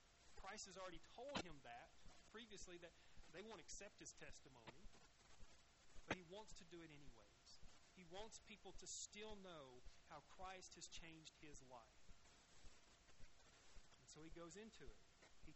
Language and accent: English; the South, United States; I'm not from around here. I'm from the South.